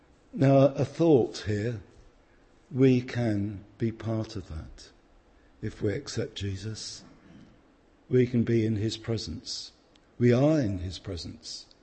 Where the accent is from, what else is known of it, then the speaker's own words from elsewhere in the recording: United Kingdom; Perhaps that's us being British.